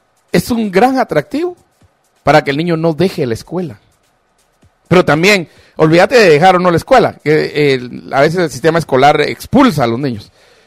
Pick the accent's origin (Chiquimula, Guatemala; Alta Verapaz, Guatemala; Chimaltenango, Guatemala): Chimaltenango, Guatemala; Cuando te vas a las aldeas de mi pueblo de Chimaltenango es igual.